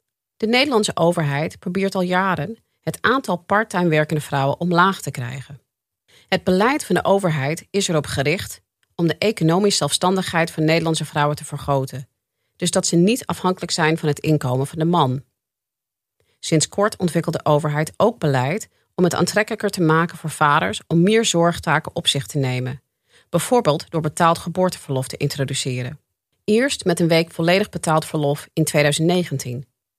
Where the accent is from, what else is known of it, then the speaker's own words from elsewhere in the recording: United States; Dutch is a second language; Ik ben zelf geboren en getogen in de Verenigde Staten, waar deeltijdwerk helemaal niet veel voorkomt.